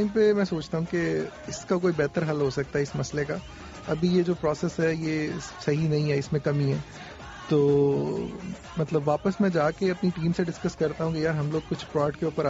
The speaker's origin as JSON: {"language": "Urdu", "town": "Sahiwal", "region": "Punjab", "country": "Pakistan", "said": "2013 میں میری شادی ہوئی اور میں سائیوال سے بلانگ کرتا ہوں،"}